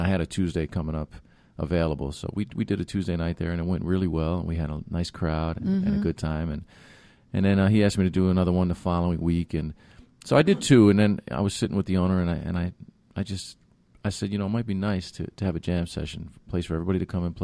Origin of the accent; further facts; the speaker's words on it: New York, United States; Yeah, it sure does. I grew up in New York.